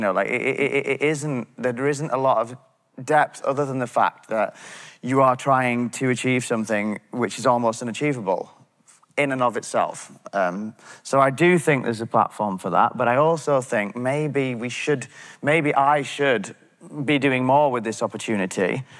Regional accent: North West England, United Kingdom; I grew up in the Lake District, which is a very nice corner of England, just outside the park

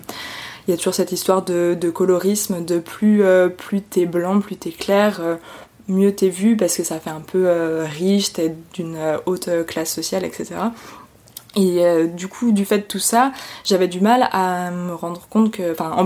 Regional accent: Auvergne-Rhône-Alpes, France; Je répondais toujours moi je suis savoyarde.

